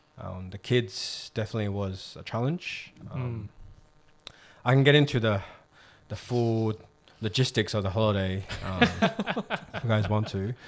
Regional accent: Australia; Like I was in a taxi and I was in there for like 1 minute and that guy's like, oh, where are you from? I'm from Australia.

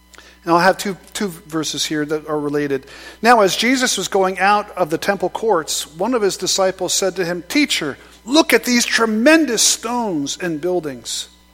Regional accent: Scotland, United Kingdom; I'm also Scottish, so if that helps.

